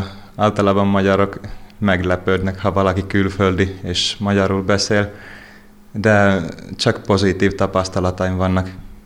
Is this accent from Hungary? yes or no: no; Finland; Hungarian is a second language; És az nem nagyon segít, hogy finn vagyok a magyar tanuláshoz.